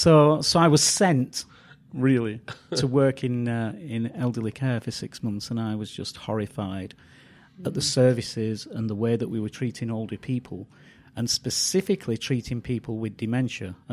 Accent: England, United Kingdom; now in Chino Valley, United States; I came to Prescott from England at about 3 years ago. And I lived in Prescott for a little while until I found an appropriate place to buy in Chino Valley. So I've been in Chino Valley for a couple of years

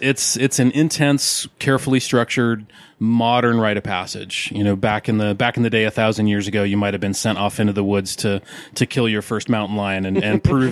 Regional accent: Jerome, Arizona, United States; I'm almost a local boy. I grew up in Jerome, Arizona.

